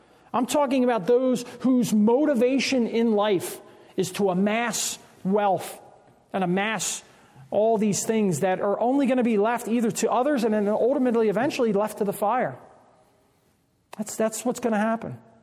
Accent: New Jersey, United States; also born or lived in Pennsylvania; Pennsylvania, most of my childhood, I lived in New Jersey.

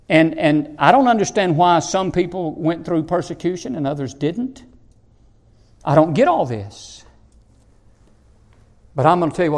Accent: Alabama, United States; born there; It's impossible for me to understand why I was born in Alabama and somebody else was born in Afghanistan.

